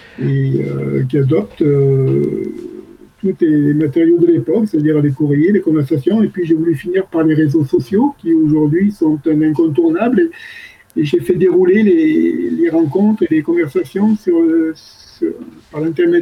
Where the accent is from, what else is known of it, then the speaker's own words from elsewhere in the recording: Calvisson, Occitanie, France; also born or lived in Nîmes; je suis originaire de Gard. Du Gard, je suis né à Nîmes et j'ai habité dans un petit village entre Nîmes et Sommières qui s'appelle Calvisson.